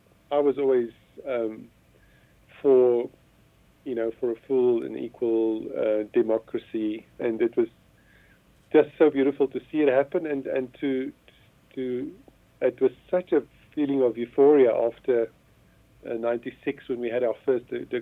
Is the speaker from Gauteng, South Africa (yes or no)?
yes; Johannesburg, Gauteng, South Africa; Yes, I was born in Johannesburg, born and bred. I spent nearly all of my life in Johannesburg.